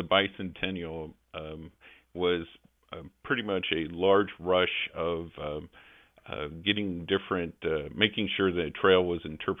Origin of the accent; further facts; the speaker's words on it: Nebraska, United States; But growing up in Nebraska, I'm always a fan of the ocean, getting out to see the ocean because I didn't grow up around it.